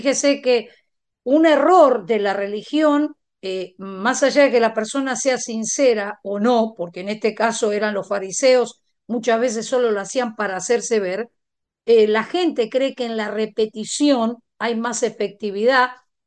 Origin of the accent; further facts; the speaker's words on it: Argentina; En mi país está lo que se llama la peregrinación a Luján, que es donde está el templo católico más grande de la Argentina.